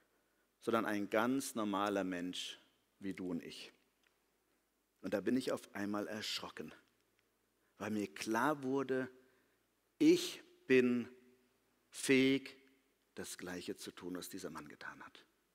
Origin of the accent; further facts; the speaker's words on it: Germany; Als Deutsche kennen wir das nicht so, die Schamkultur. Wir leben in einer Schuldkultur.